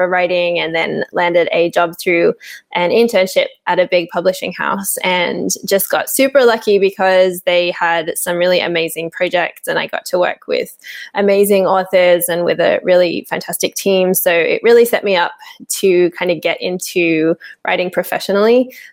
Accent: Sydney, New South Wales, Australia; now in Portugal; So I was born and raised in Sydney in Australia and grew up in a very bookworm heavy family.

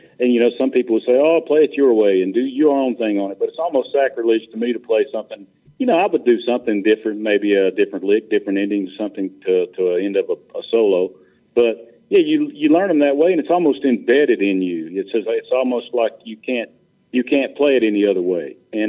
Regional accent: Raleigh, North Carolina, United States; Once he found out that I was born and raised in Raleigh, he told me the story about Earl's breakdown.

